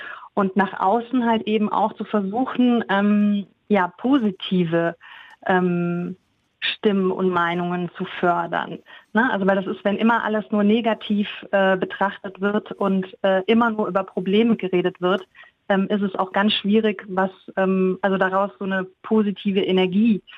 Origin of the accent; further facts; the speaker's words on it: Cologne, North Rhine-Westphalia, Germany; komme aus Köln und ich habe mich hier noch nie unwohl gefühlt.